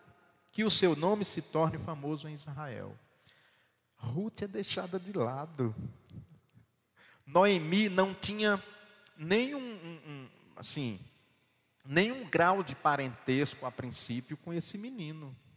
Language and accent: Portuguese; Rio Grande do Norte, Brazil; Eu ainda sou de uma geração que eu vi lá na minha região, no sertão nordestino, avô tomar para si algum neto.